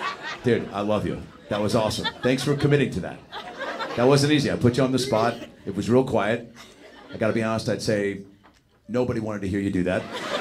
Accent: Seattle, Washington, United States; Like, I'm from Seattle. Like, I don't know if I have an accent or not, but like, you fucking, we're all where we're from.

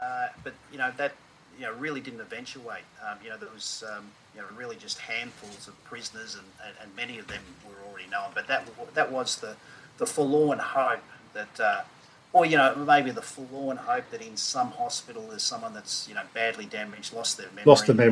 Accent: Melbourne, Victoria, Australia; Where I'm in from Melbourne

